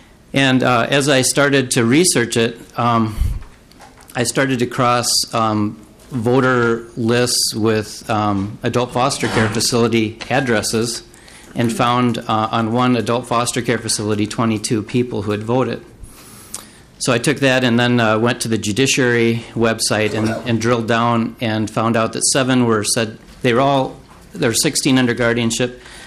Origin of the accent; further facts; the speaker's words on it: Duluth, Minnesota, United States; also born or lived in Crow Wing County, Minnesota; I'm from Duluth, Minnesota. Recently moved there. I used to live in Crow Wing County for 25 years